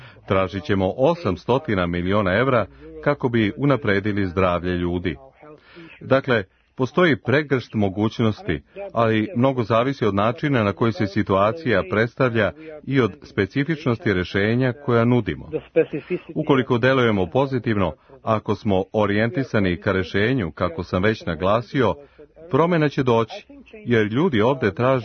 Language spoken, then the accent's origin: Serbian; Mărgineni de Jos, Prahova, Romania; Ako pođete u Rumuniju i put vas nanese u mesto odakle sam ja, Marginari de Jos